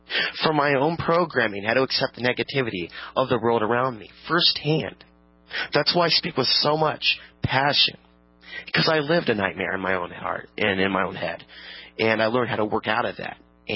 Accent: Portland, Oregon, United States; also born or lived in Virginia; And I move on to live in Virginia. We're outside D.C. until we came back to my hometown now of Portland, Oregon, the only city that I've been comfortable in.

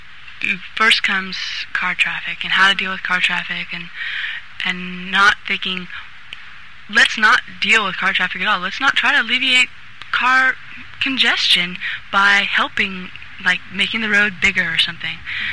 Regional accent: Santa Cruz, California, United States; Well, I grew up in Santa Cruz, so after going away to college and various schools and traveling, I came back and was really amazed at how Santa Cruz had changed

